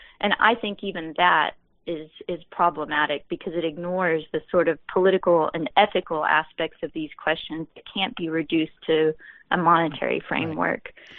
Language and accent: English; Oklahoma, United States; They're in, I'm actually from Oklahoma. You can still see signs where they put in shelter belts of trees and things like that.